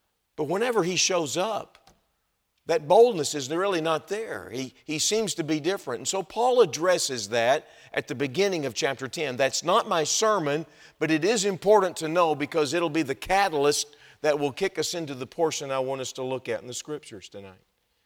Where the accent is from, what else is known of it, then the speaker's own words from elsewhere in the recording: Texas, United States; I think you can tell that I'm not from Wisconsin. And I've got, this is the way it comes out when you grow up in Texas.